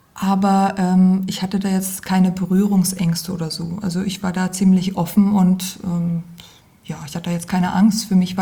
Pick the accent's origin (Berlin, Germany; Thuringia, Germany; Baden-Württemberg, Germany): Thuringia, Germany; Geisa; Ich komme ursprünglich aus Geisa, aus Wiesenfeld. Und das sind ja so 30 Kilometer oder so. Und ja, da ist nicht so viel los wie in Fulda, ne?